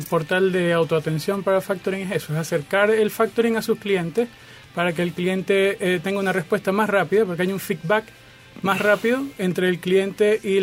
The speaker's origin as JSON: {"language": "Spanish", "country": "Venezuela", "said": "Venezuela."}